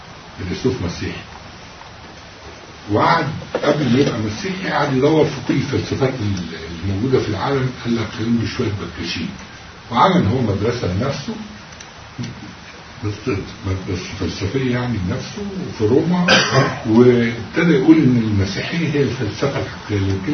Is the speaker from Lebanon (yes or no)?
no; Egypt; moved away; فعارفين ان انا من مصر